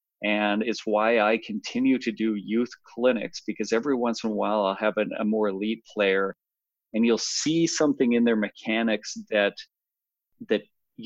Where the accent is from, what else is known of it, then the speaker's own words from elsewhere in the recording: Calgary, Alberta, Canada; we're both Canadians, I'll speak to sort of the Canadian youth program, where we have in my hometown, Calgary Minor Basketball, and 3,000 kids playing semi-organized basketball